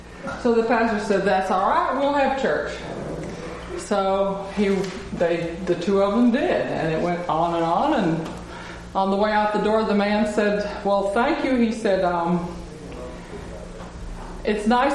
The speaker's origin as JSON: {"language": "English", "region": "South Carolina", "country": "United States", "said": "I'm from South Carolina. My father's from South. Well, yes, South Carolina."}